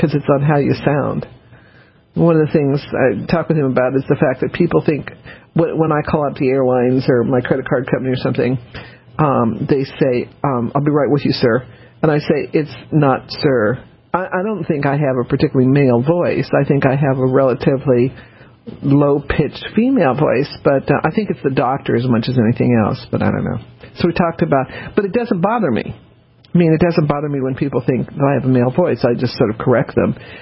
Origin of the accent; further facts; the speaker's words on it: Philadelphia, Pennsylvania, United States; This is where the worst drivers are. I'm from Philadelphia. I should know.